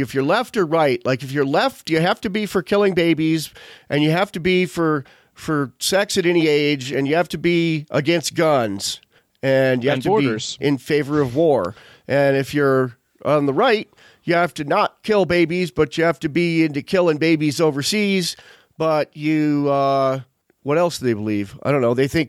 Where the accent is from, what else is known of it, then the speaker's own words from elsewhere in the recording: Jamestown, New York, United States; also born or lived in Westfield, New York / Chautauqua, New York; But so I grew up in Jamestown, New York, Westfield, New York, Chautauqua, New York